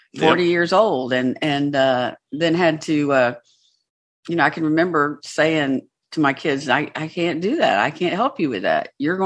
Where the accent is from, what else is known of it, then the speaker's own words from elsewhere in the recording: the South, United States; I'm from the South.